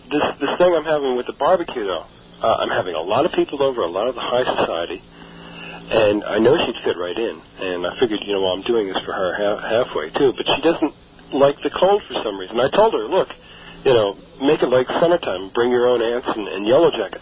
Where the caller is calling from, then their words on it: Stony Brook, New York, United States; Stony Brook.